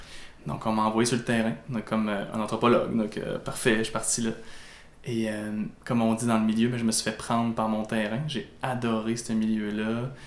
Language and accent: French; Saint-Marc-la-Tour, Quebec, Canada; Moi, je viens de Saint-Marc-la-Tour. Même pour les Nord-Côtiers, des fois Saint-Marc-la-Tour, on le connaît pas, juste à côté de Colombier. Entre Forestville et Colombier, c'est la pancarte de la FADOC. C'est ça que souvent les gens voient sur le bord de la route. Donc, un petit village.